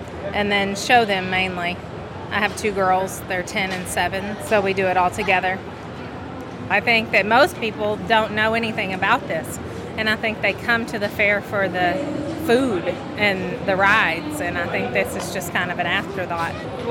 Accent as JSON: {"language": "English", "town": "Roy City", "region": "Texas", "country": "United States", "said": "we are from Roy City, Texas."}